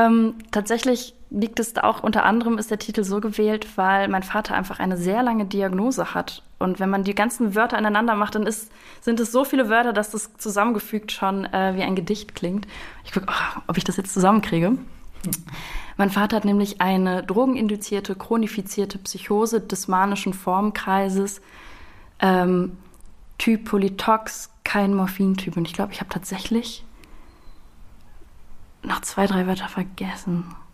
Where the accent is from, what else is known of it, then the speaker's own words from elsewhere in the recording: Düsseldorf, North Rhine-Westphalia, Germany; now in Cologne, Germany; Ich komme aus Düsseldorf. Und bin dann fürs Studium nach Köln gezogen